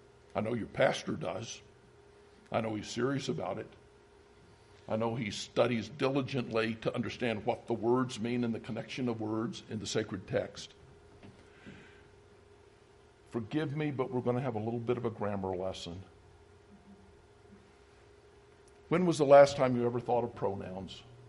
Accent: Roanoke, Virginia, United States; And even though I'm from the South in Roanoke, Virginia, I don't refer to myself as y'all.

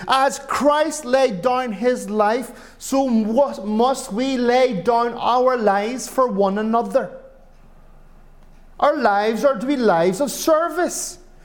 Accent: Ireland; I'm an Irishman. I'm very emotional.

